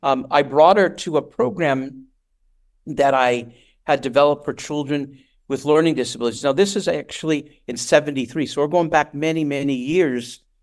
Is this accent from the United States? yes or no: no; Canada; When I grew up in Canada, when I was a little boy, I never had pets.